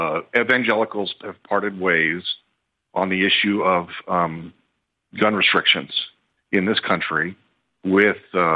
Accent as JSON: {"language": "English", "region": "Texas", "country": "United States", "said": "I'm a gun owner. I'm a Texan."}